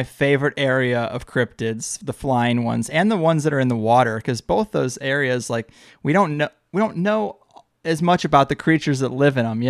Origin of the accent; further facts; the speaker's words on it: St. Louis, Missouri, United States; now in San Diego, United States; I live in San Diego now, but I grew up in St. Louis, Missouri, and I've taken trips all over the Midwest.